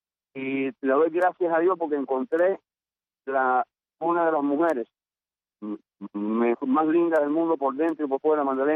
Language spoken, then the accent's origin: Spanish; Cumanayagua, Cienfuegos, Cuba; yo soy de un pueblito de Las Villas, de Cumanayagua, de la Cambray.